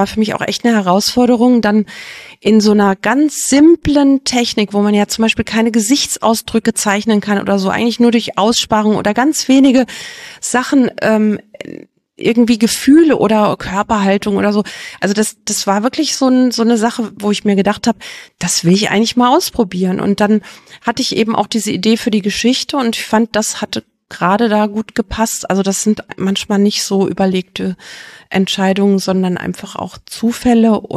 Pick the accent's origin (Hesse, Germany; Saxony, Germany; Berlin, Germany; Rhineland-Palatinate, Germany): Hesse, Germany; Giessen; Also hier, ich bin ja hier auch groß geworden in Gießen.